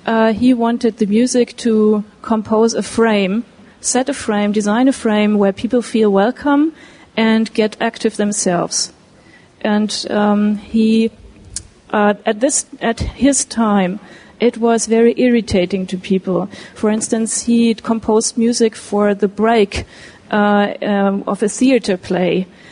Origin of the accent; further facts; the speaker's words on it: Bielefeld, North Rhine-Westphalia, Germany; I come from Bielefeld in Germany, which is not a very spectacular place, unlike Vienna.